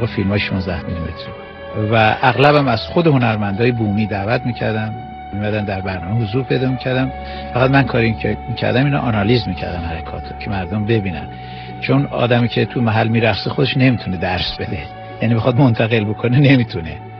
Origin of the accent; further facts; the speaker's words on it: Tehran, Tehran Province, Iran; 65 سالمه. 1116 به دنیا اومدم، بچه تهرانم.